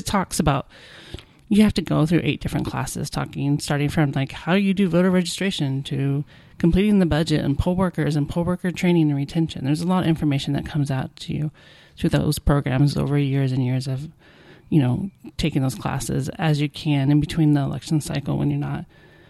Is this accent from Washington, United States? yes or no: yes; Washington, United States; also born or lived in Idaho / Montana; now in California, United States; Well, I grew up in Washington, Idaho, Montana, in the forest, as I like to say.